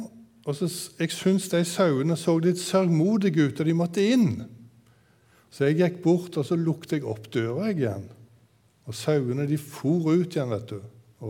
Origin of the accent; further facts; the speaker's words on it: Tysvær, Rogaland, Norway; jag växte upp hemma på gården i Tysvær i Nord-Rogaland. Det ligger cirka 3 mil ifrån Haugesund. Där växte jag upp och jag var odelsgutt hemma på gården.